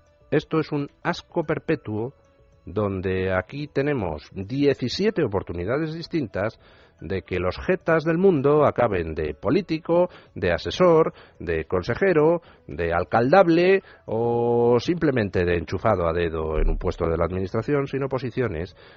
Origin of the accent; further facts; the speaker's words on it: Spain; Yo, como español, tengo derecho a la asistencia sanitaria